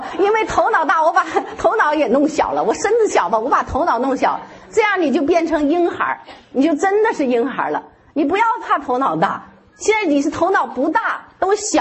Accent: China; 我们从中国来的

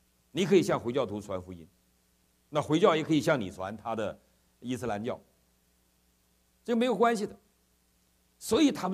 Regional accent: China; 我们中国人生嘛啊

